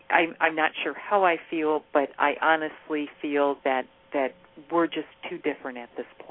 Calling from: Cleveland, Ohio, United States; I'm calling from Cleveland, Ohio.

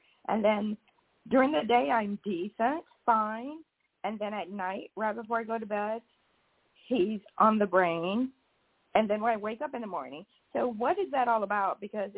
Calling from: Georgia, United States

